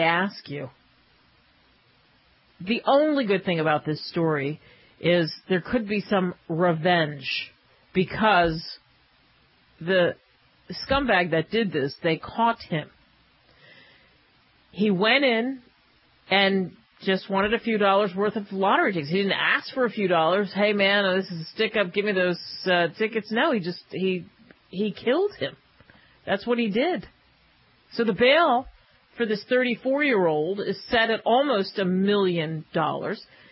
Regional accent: Philadelphia, Pennsylvania, United States; And that happened in a Sears store, sadly to say, in my hometown of Philadelphia.

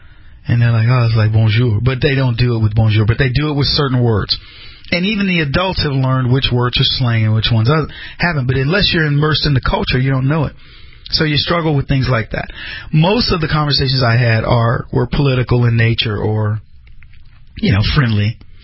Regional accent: United States; As an American, I hate being lectured.

